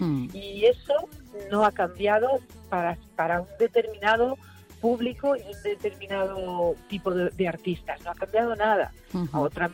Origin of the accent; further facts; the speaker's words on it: Yecla, Region of Murcia, Spain; also born or lived in Paris; Tengo que decir que no soy de Valencia, porque igual la gente se molesta. Soy de Yecla, aunque nací en París.